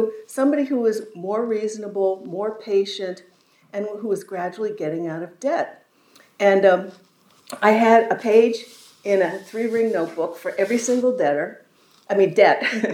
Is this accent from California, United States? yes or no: no; Brooklyn, New York, United States; from Brooklyn, New York, representing the Brooklyn Sunrise Visions meeting.